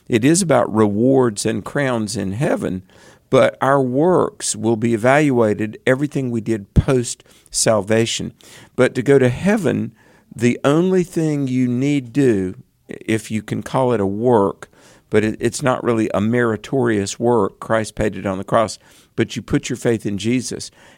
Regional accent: North Carolina, United States; We shall begin in my home state of North Carolina

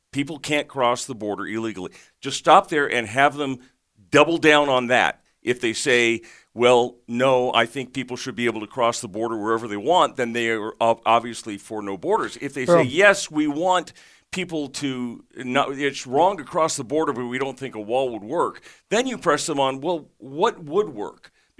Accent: California, United States; I'm from California.

